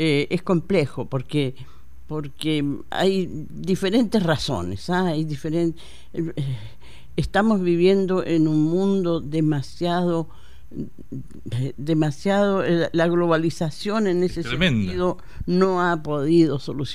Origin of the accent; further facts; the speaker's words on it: Temuco, Araucanía, Chile; also born or lived in Concepción; now in Santiago, Chile; y yo nací en Concepción. Era la menor de 4 hermanos y estudié en el colegio en Temuco.